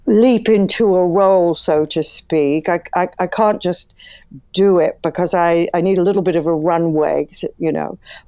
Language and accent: English; Florida, United States; also born or lived in Connecticut; I grew up in, we came over and we were in Connecticut, and then we went to Miami, and then we went to North Miami. I mostly was raised in Florida, Southern Florida.